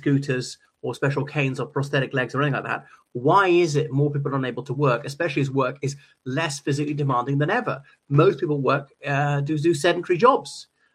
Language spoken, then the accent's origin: English; Ireland; from Ireland.